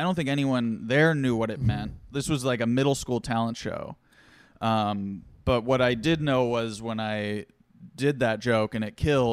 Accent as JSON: {"language": "English", "town": "Philadelphia", "region": "Pennsylvania", "country": "United States", "said": "Okay, so I'm from Philadelphia"}